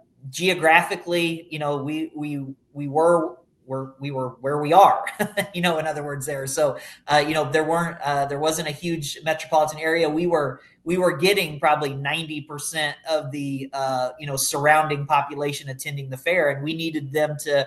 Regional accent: Iowa, United States; small town Iowa, I grew up here in Iowa.

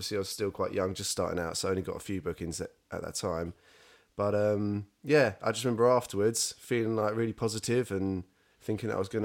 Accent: Cliffe, South East England, United Kingdom; I grew up in Cliff. So like there's a Cliff social club, Cliff Woods is not far from us as well.

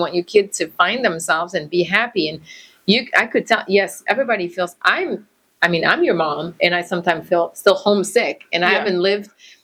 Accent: Montreal, Quebec, Canada; now in United States; oh yeah, I'm from Montreal, but technically like I've lived here longer.

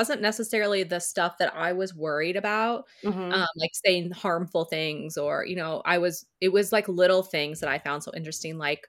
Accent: Midwest, United States; I grew up in the Midwest. Everybody had four wheelers and dirt bikes and, you know, so I was familiar enough.

